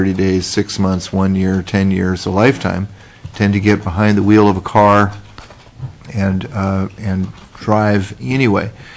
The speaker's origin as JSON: {"language": "English", "town": "Fairbanks", "region": "Alaska", "country": "United States", "said": "You know, I come from Fairbanks, which is a community where we just arrested somebody for their eighth DUI."}